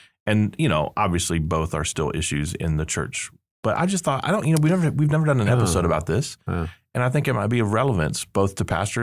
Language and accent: English; England, United Kingdom; And I'm an English guy.